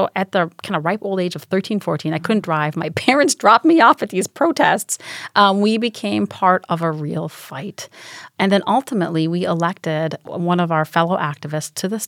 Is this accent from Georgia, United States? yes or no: no; Royal Oak, Michigan, United States; So I grew up in Royal Oak, Kimball High School, and we had a really active environmental club.